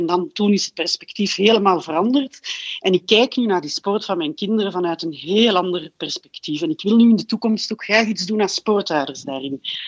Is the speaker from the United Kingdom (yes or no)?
no; Flanders, Belgium; Uit Vlaanderen, ja. Dus ik spreek een beetje met de Franseren.